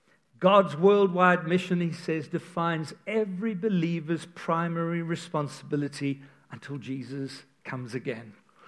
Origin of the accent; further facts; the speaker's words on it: Montana, United States; Serious? We're from Montana.